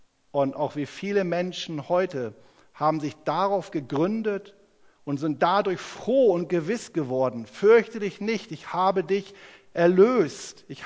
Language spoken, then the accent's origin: German; Northern Germany, Germany; Ich komme aus Norddeutschland, sagt man Tach und fertig.